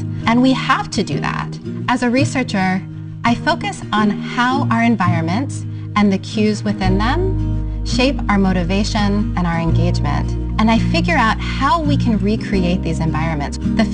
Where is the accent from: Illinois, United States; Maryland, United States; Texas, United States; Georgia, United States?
Texas, United States; San Antonio; I grew up in San Antonio, Texas, as part of a bicultural Hispanic working class family.